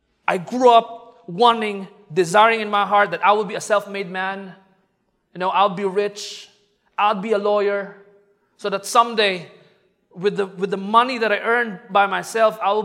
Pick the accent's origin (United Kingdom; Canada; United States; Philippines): Philippines; No, I am brown. I'm Filipino.